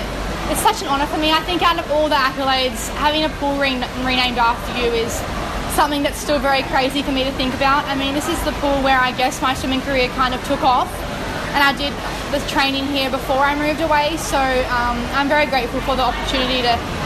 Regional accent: Launceston, Tasmania, Australia; now in Brisbane, Australia; even though I come from Launceston, which is a very small place compared to Brisbane where I live now

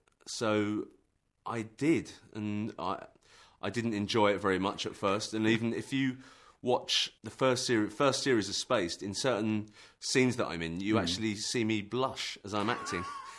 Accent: East of England, United Kingdom; I'm from Essex and I'm also a fan of house music and we had house music pirate radio ships off the coast of Essex

